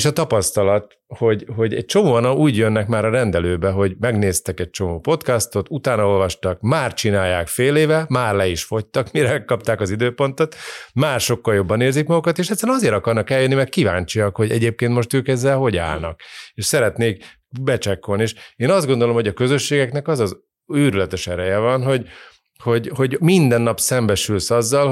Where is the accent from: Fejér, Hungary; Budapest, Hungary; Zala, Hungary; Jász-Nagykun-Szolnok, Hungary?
Fejér, Hungary; Székesfehérvár; voltunk Székesfehérváron, ami nekem különösen klassz volt, mert ugye a szülővárosom, és egy csomó gyerekkoromból ismerős ember